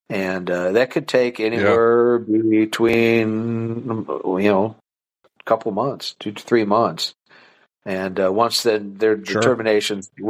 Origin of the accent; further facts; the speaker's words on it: Ohio, United States; I was born and raised up in Northern Ohio, and in 1975, the place I was working at got laid off during the time as everything was going downhill.